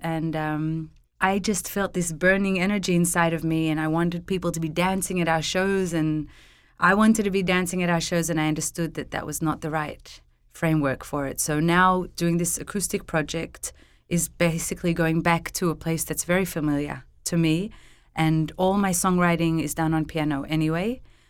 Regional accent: Israel; now in Atlanta, United States; because we're from Israel, which is a hot country

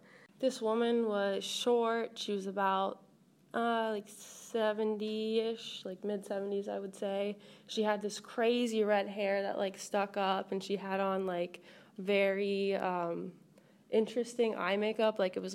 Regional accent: Jacksonville, Florida, United States; also born or lived in Boca Raton; So I grew up in Jacksonville, Florida, and growing up in Jacksonville, Florida, there's like paper factories and paint factories, so you kind of learn not to drive with your windows down just because of the smell that could be in the air.

